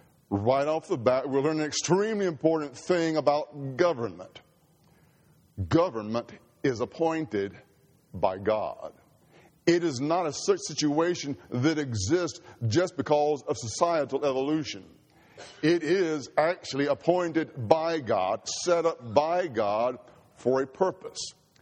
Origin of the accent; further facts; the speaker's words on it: Mississippi, United States; One, I'm from Mississippi. Two, I'm an Ole Miss fan.